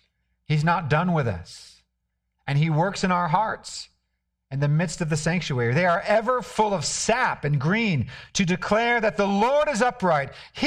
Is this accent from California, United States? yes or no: yes; California, United States; You know, growing up in Northern California, we used to say that you can just throw seeds of rose bushes out onto the soil and weeks later there'll be beautiful rose bushes that have grown up.